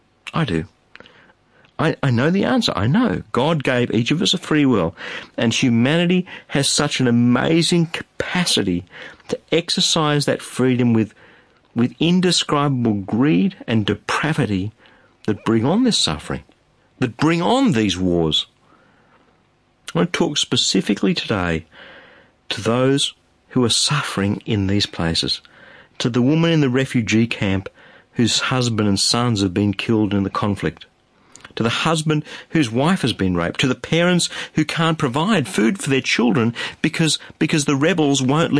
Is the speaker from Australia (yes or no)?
yes; Australia; Well, even though I'm an Australian, yes, this program is heard across Australia and New Zealand